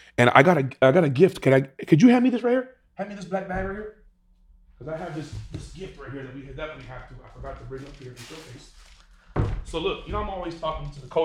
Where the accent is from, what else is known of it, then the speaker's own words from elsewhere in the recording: Chicago, Illinois, United States; I was on one of your lives and I mentioned I'm from Chicago and you said to send Garrett's popcorn.